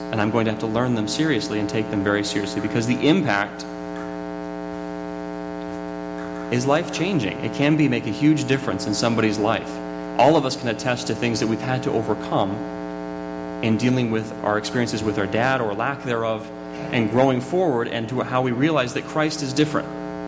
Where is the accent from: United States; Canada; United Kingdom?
United Kingdom; Scotland; I'm a Scotsman.